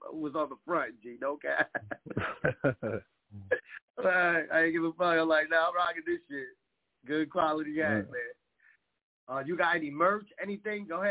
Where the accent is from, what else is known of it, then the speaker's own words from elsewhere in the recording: New York, United States; And shit, I'm from New York, and I know who he is.